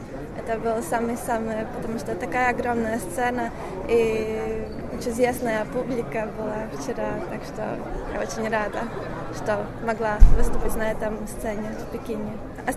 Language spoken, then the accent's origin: Russian; Latvia; я представитель из Латвии.